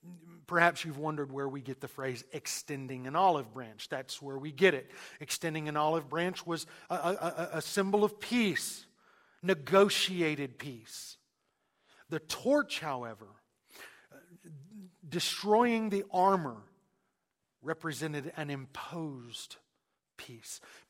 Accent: the South, United States; I grew up in the South.

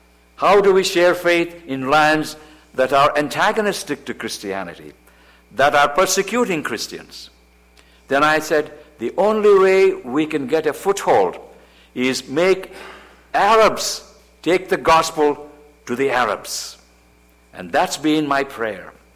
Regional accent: Kolkata, West Bengal, India; In the time when I was in high school in Calcutta, I grew up in Calcutta. My dad was a pastor.

